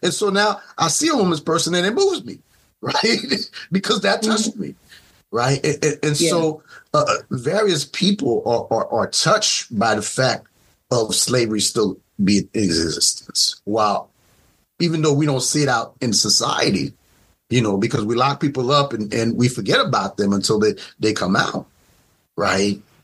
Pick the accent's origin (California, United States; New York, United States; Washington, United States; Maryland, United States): New York, United States; You know, I remember growing up in New York, right?